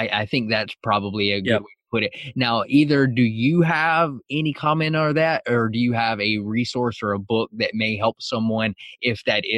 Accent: Atlanta, Georgia, United States; the Ryan that we're chatting with here, we're both from Atlanta

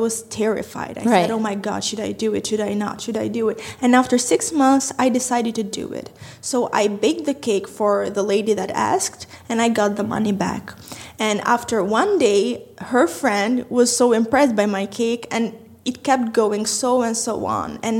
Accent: Tirana, Tirana County, Albania; English is a second language; I'm from Tirana, Albania, 23 years old

